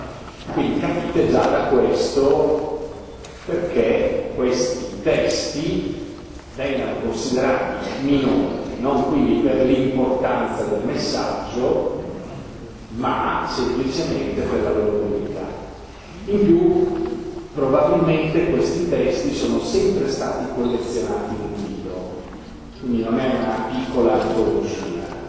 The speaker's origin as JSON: {"language": "Italian", "town": "Milan", "region": "Lombardy", "country": "Italy", "said": "Io sono milanese, non so di riccione, lo tendo a sottolineare"}